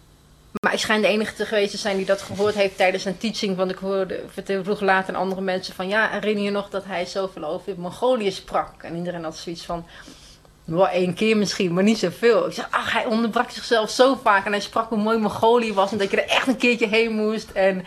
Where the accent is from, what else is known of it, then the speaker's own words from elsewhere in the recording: Amsterdam, North Holland, Netherlands; Van Amsterdam dan, waar ik vandaan kom.